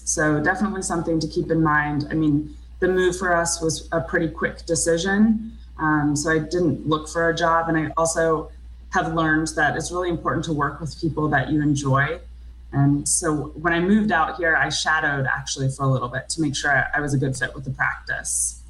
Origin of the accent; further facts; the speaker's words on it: Georgia, United States; also born or lived in New York; I grew up in Georgia.